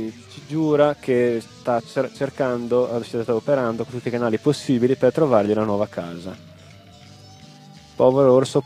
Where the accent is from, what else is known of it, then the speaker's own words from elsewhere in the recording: Verona, Veneto, Italy; Ma noi che siamo di Verona ci ricordiamo che non sono antistoriche